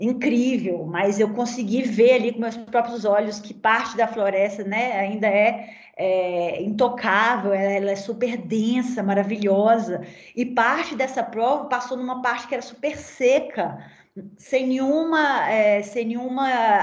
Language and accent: Portuguese; Minas Gerais, Brazil; now in Europe; eu sou brasileira, moro na Europa já tem, né, 12 anos, mas eu sou advogada, me foquei no ambiental, então eu trabalhei como advogada para o meu estado de Minas Gerais, no Brasil.